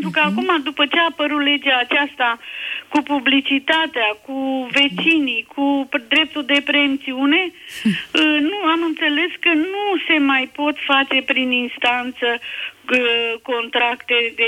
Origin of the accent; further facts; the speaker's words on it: Băilești, Dolj, Romania; sunt din Băilești și în 2010